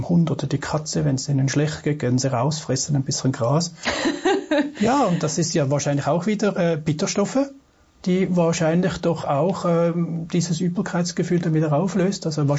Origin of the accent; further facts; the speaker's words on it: Switzerland; Ich bin auch Schweizer.